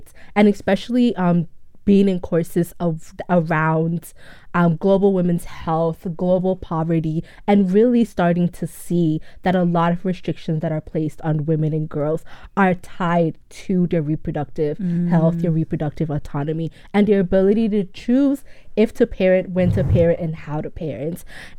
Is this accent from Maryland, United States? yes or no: yes; Maryland, United States; also born or lived in Nigeria; So I'm Nigerian, right? Born in Nigeria, raised in Maryland, and grew up in this household that was very traditional, very patriarchal.